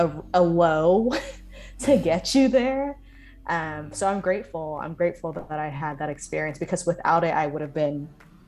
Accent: Columbus, Ohio, United States; I am from Columbus originally. My parents are Nigerian. They were born and raised in Nigeria, and I was born in Columbus, Ohio, but I still identified as a proud Nigerian American.

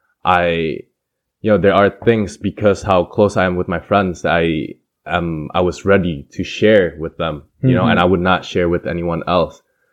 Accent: Indonesia; growing up in Turkey, same with me in Indonesia

